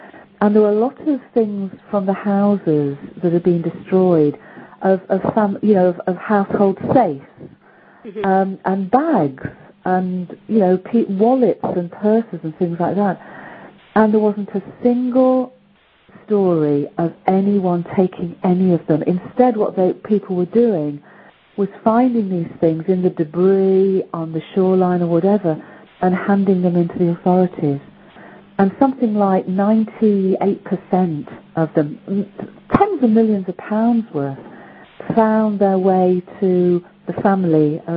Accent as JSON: {"language": "English", "country": "United Kingdom", "said": "I'm British, so I have to have tea."}